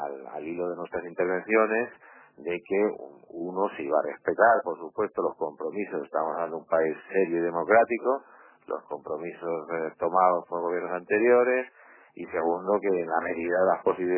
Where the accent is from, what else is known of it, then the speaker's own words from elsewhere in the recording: Spain; now in Uruguay; los temas que nos interesan como empresarios españoles en Uruguay